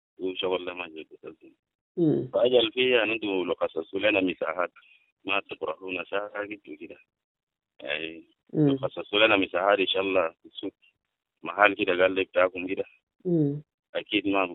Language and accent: Arabic; South Sudan; أنا إنسان جنوبي